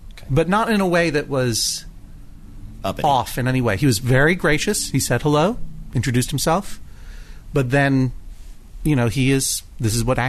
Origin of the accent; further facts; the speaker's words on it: Massachusetts, United States; My home state. My home Commonwealth, excuse me. And my wife and family and I have a home out there that belonged to my mom in the Pioneer Valley